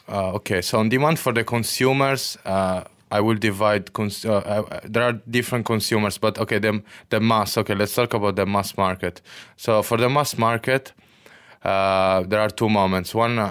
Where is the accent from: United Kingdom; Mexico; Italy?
Italy; moved away as an adult; now in Malaysia; So I'm from Italy. My background is in sales and market research. I came in Malaysia in 2014.